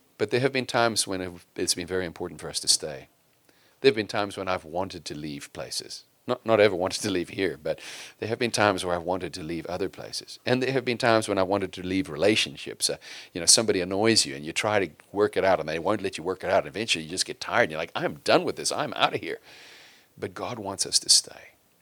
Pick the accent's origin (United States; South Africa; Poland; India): South Africa; we come from South Africa, and we're working with the mission place up the mountain